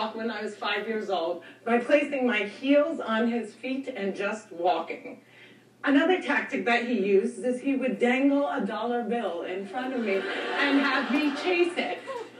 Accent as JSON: {"language": "English", "region": "New Jersey", "country": "United States", "said": "And I'm from Jersey, and we are really concerned with being chic."}